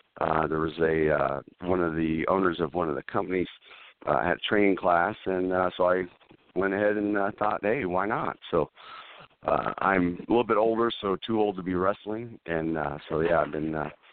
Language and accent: English; Midwest, United States; now in Omaha, United States; growing up in the Midwest, followed the Central States area championship wrestling as a kid